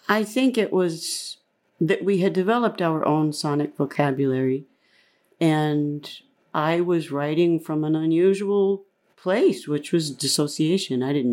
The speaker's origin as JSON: {"language": "English", "region": "Georgia", "country": "United States", "tie": "born there", "said": "I was born in Georgia. I lived on a commune when I was little."}